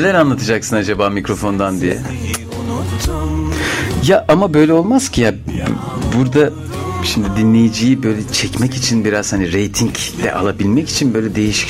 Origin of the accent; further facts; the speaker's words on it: Çobanisa, Manisa, Turkey; Ya, Çobanisalıyız değil mi?